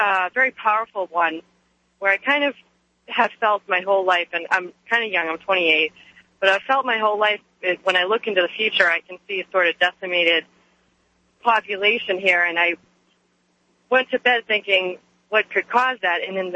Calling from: Massachusetts, United States; I'm calling from Massachusetts.

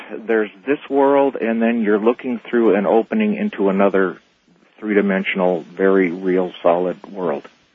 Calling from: Phoenix, Arizona, United States; I'm calling from Phoenix.

